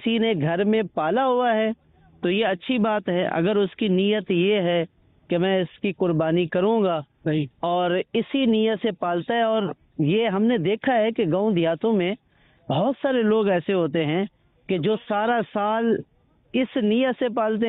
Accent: Punjab, Pakistan; میرا تعلق صوبہ پنجاب کونسا شریف سے ہے.

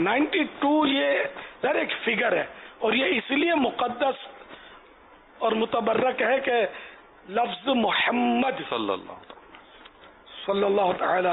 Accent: Karachi, Sindh, Pakistan; born there; اب جیسے میں کس محلے میں پیدا ہوا یہ اس کو شہرت نہیں ہے, کراچی میں پیدا ہوا میں خود بولتا ہوں

